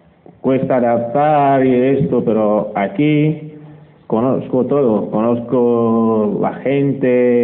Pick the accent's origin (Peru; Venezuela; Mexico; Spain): Spain; Almería, Andalusia; Porque yo soy almeriense de siempre. Bueno, que como ha dicho Alberto, estoy en casa, tengo mi casa aquí en Almería.